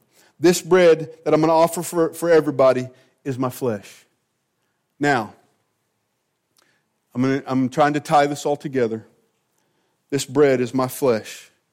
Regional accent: Missouri, United States; And again, we're from Missouri, so he's saying, you got to show me.

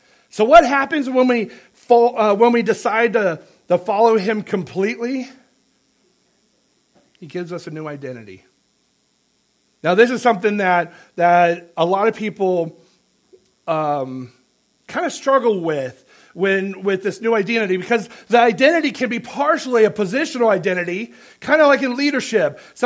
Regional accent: San Diego, California, United States; But I grew up in San Diego, and how can I not be a Charger fan, especially in the 80s with Dan Fouts and Winslow and Chandler and all those great wide receivers?

